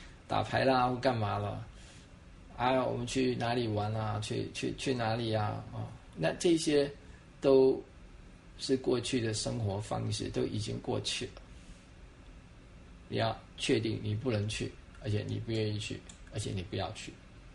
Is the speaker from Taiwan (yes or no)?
yes; Taiwan; 我们在台湾成长的环境当中